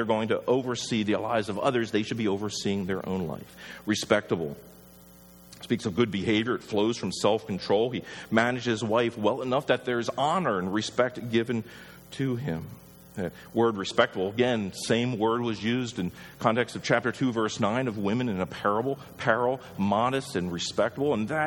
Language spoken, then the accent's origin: English; Wisconsin, United States; Now, probably one, knowing we are from Wisconsin and looking at our size